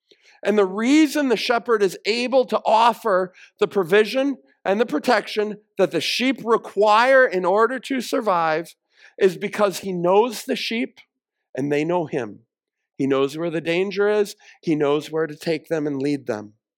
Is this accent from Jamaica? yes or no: no; Iowa, United States; None of us, we're from Iowa. We've never been through rapids